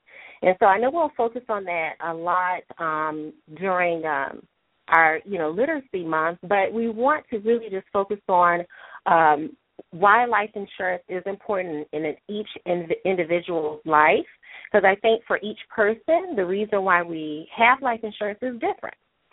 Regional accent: Savannah, Georgia, United States; I am from Savannah, Georgia.

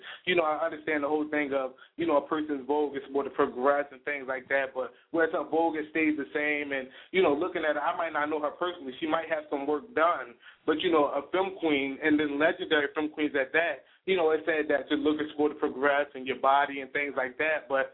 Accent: Philadelphia, Pennsylvania, United States; I'm from Philly, so we talk about things

